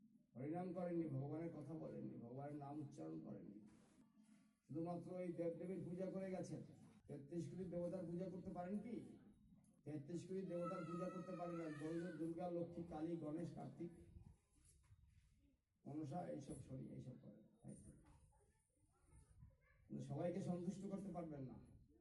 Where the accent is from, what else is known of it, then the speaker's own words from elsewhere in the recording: Nabadwip, West Bengal, India; born there; আমি গৌরাঙ্গের ভক্ত, আমি গৌরাঙ্গের ভক্ত, আমি গৌরাঙ্গ মহাপুর বাড়ির দেশে জন্মগ্রহণ করেছি, আমি নবদ্বীপে জন্মগ্রহণ করেছি, আমি বাংলায় জন্মগ্রহণ করেছি